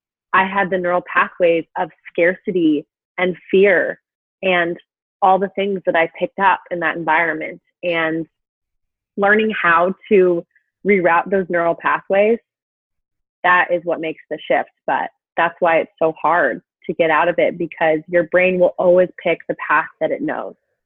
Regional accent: Boulder, Colorado, United States; now in San Diego, United States; I moved from my hometown of Boulder, where I lived for 21 years, to San Francisco. And then a few months later to San Diego, where I am now.

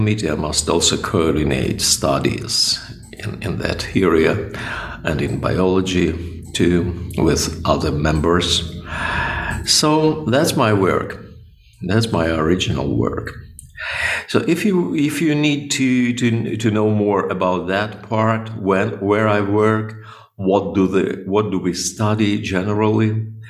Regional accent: Kyiv, Ukraine; I'm from Kyiv.

